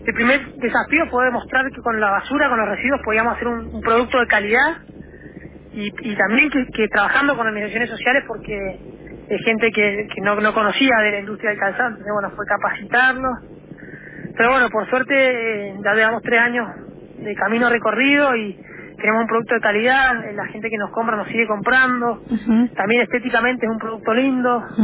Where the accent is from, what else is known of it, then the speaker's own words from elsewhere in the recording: Mendoza, Argentina; nosotros somos tres amigos mendocinos